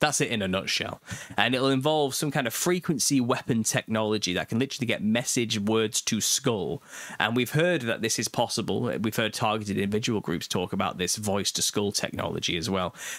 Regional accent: United Kingdom; I'm British as well.

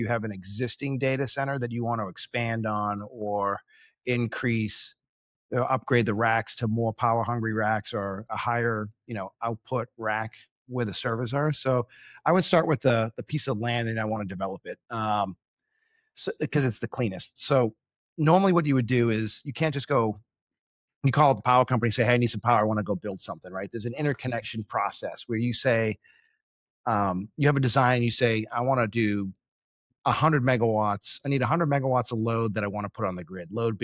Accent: Boston, Massachusetts, United States; accent: Boston; I'm from Boston, so I'm going to drop some R's and I apologize to the listeners.

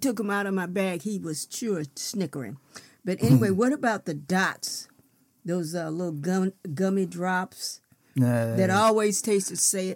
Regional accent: Chicago, Illinois, United States; also born or lived in California; Well, I was from Chicago, and we said trick-or-treat. By the time I got to California, I was too old to say trick-or-treat

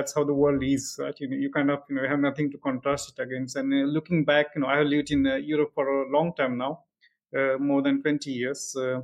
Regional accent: India; born there; I was born in India, in a rural part of India in southwest. And I actually, as a child, my family moved around quite a bit because my father worked in the FDA.

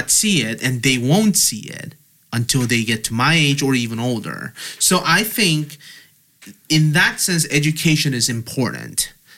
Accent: South Korea; English is a second language; when I was growing up in Korean elementary school system, principal would always say, brush your teeth.

